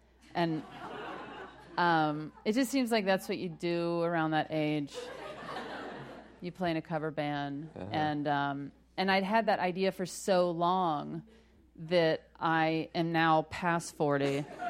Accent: Texas, United States; We grew up together in Texas as kids, and Leslie and I didn't have any direction in life.

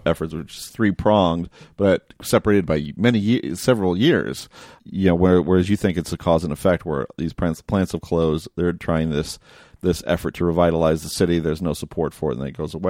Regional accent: Toledo, Ohio, United States; And I grew up outside of Toledo as well, which isn't Flint, but wasn't immune to its own hardships with regard to blue collar labor.

